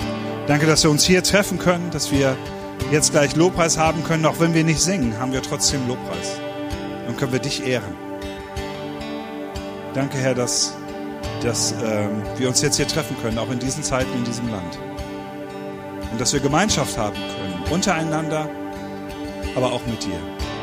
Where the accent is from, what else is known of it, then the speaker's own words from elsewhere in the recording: Northern Germany, Germany; Heute Morgen sitzen wir so, wie ich als Norddeutscher auch sonst gerne sitze.